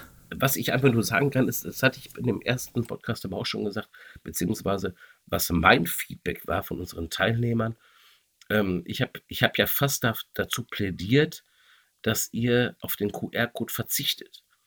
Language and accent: German; North Rhine-Westphalia, Germany; ich bin ja Sauerländer ursprünglich und 42 Jahre alt.